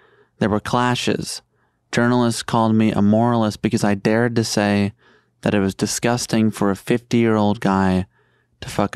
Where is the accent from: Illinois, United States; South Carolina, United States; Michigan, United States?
Illinois, United States; Chicago; I grew up in Chicago.